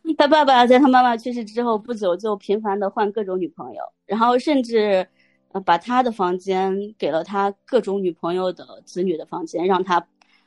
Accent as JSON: {"language": "Chinese", "region": "northern China", "country": "China", "said": "我是北方人，然后我就大学毕业我在西安待，哦不，麻烦帮我砍掉，我在我家那边待了1年，"}